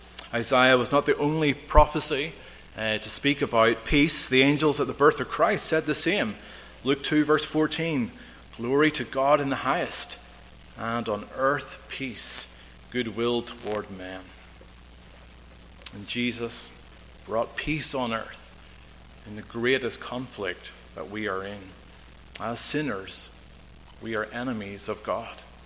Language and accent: English; Northern Ireland, United Kingdom; growing up in Northern Ireland, there were a number of paramilitary organizations